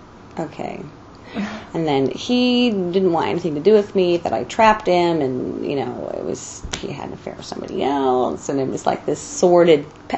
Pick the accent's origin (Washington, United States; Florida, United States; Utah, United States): Utah, United States; Bountiful; I'm from Bountiful, Utah, which is about 15 minutes north of Salt Lake.